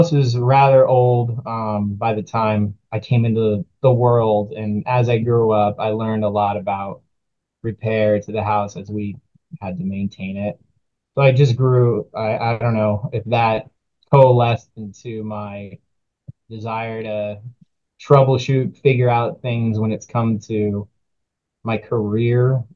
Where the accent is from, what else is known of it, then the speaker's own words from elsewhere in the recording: Tucson, Arizona, United States; growing up in Tucson, Arizona, I grew up with my grandfather, mom, and a brother.